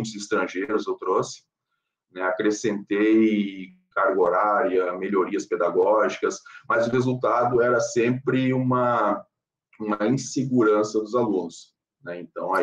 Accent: Caxias do Sul, Rio Grande do Sul, Brazil; E eu sou natural de Caxias do Sul

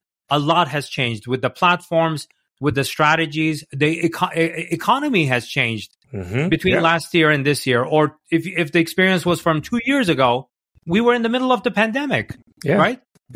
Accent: New York, United States; I'm from New York, so I have a BS antenna radar.

